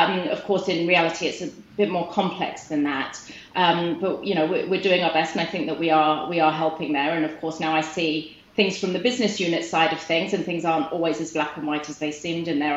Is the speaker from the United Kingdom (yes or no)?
yes; Pinner, London, United Kingdom; also born or lived in Bournemouth; I grew up in England, in northwest London, a place called Pinner. Went to university in England, in Bournemouth, down on the south coast, on the beach there.